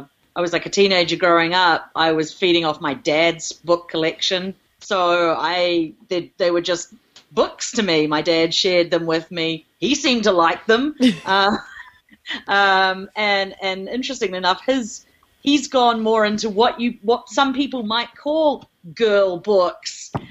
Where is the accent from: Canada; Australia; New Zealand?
New Zealand; now in United States; I was originally from New Zealand. I've been in America about 5 years now.